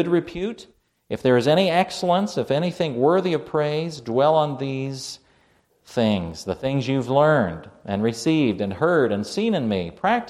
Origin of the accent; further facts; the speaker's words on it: Canada; also born or lived in New Zealand; growing up in Canada. We lived in New Zealand for 6 years.